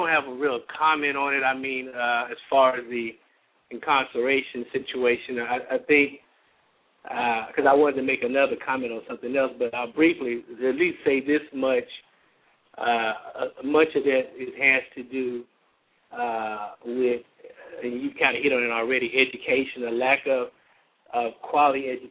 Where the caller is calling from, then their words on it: Fort Worth, Texas, United States; I'm calling from Fort Worth.